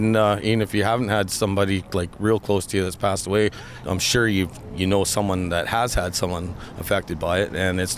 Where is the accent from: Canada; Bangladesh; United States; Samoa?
Canada; I'm a Canadian citizen